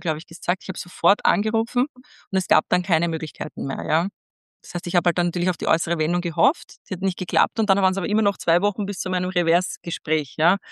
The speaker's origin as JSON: {"language": "German", "country": "Austria", "said": "Aber bei uns in Österreich ist dadurch eine verfälschte Studie irgendwie Massenangst entstanden"}